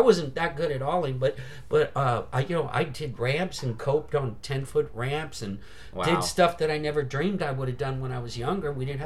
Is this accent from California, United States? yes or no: yes; San Francisco, California, United States; there's no public transportation like when I grew up in San Francisco.